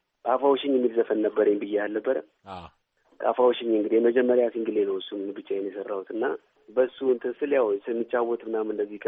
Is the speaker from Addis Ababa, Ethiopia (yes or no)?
yes; Addis Ababa, Ethiopia; ትውልዴም እድገቴም የተማርኩትም ምናምን ኳስ ሜዳ ነው።